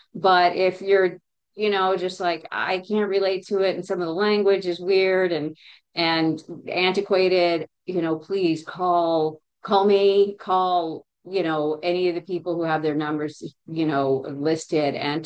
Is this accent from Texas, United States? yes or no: yes; Texas, United States; I grew up in near Dallas-Fort Worth. Went to school in Houston